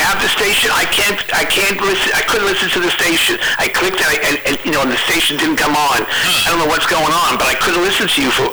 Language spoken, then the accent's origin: English; Queens, New York, United States; I was born in Jamaica, Queens, New York, in which is part of, you know, which is Queens County, part of the city. And I was born in Jamaica Hospital.